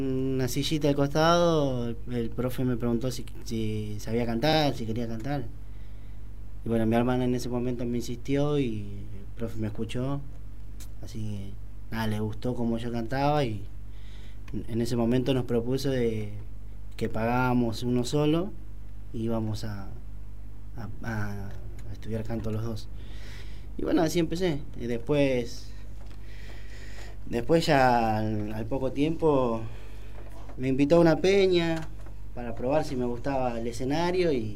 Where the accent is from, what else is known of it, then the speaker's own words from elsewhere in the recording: General Rodríguez, Buenos Aires Province, Argentina; yo soy de acá, de General Rodríguez, de Malvinas. Ahora estoy viviendo ahí en Parque La Argentina. Uh-huh. Terminé mi casita, así que estoy ahí, por suerte. Y 32 años.